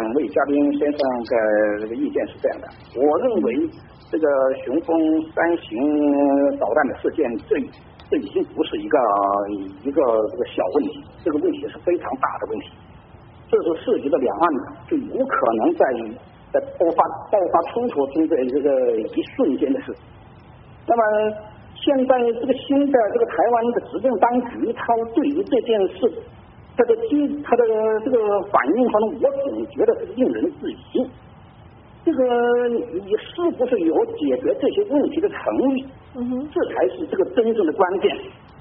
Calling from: Hubei, China; 我们是河北的，我是湖北的。

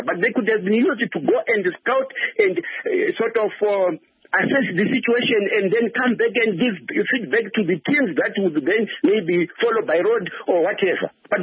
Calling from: Gwanda, Matabeleland South, Zimbabwe; Yeah, I'm phoning from Gwanda.

